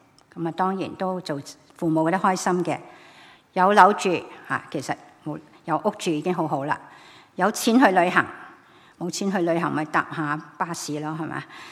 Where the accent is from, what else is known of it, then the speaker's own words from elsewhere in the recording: China; 我是中国人吓